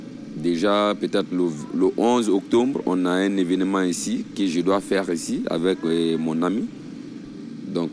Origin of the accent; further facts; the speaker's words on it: Guinea; now in France; Et j'ai mes 25 ans. Donc, je suis d'origine de Guinée-Conakry.